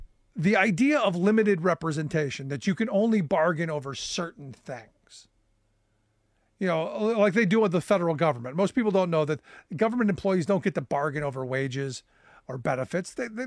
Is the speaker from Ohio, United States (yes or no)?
yes; Cleveland, Ohio, United States; Growing up in Cleveland, you heard stories about, because Akron wasn't far away.